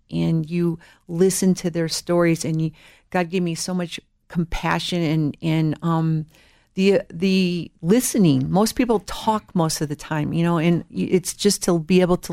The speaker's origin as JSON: {"language": "English", "town": "Chicago", "region": "Illinois", "country": "United States", "tie": "born there", "lives_now": "Denver, United States", "said": "I was born in Chicago and raised in the Lutheran Church. Really, I didn't really have any relationship with Jesus until I actually went to church in the city when I moved to Denver."}